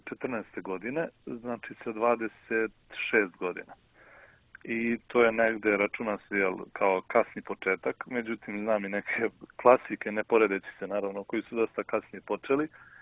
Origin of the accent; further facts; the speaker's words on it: Serbia; ja sam jel, Srbin pravoslavac